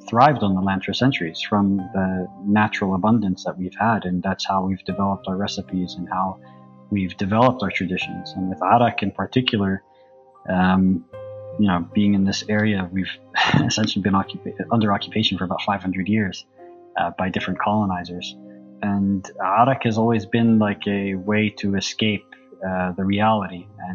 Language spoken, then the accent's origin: English; United States; now in Palestine; I was born and raised in the States, but when I first came to Palestine in 2007, it was almost, you know, impossible for me to find authentic arak in the market.